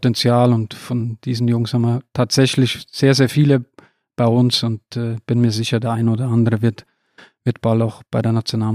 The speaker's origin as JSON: {"language": "German", "country": "Switzerland"}